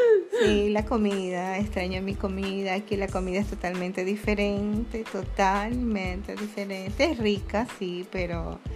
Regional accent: Ecuador; moved away as an adult; now in Denizli, Turkey; soy de Ecuador. Aproximadamente tengo un año viviendo aquí en Denizli, Turquía, y me parece un lugar muy mágico, lindo, y espero seguir aquí.

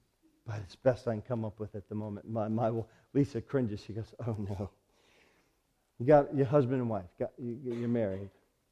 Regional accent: United States; I'm an American.

